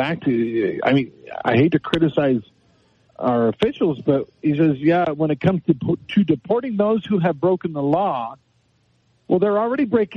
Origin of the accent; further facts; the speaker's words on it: Texas, United States; I grew up in Texas, and we were 100 miles from the border or so in the two towns I lived in.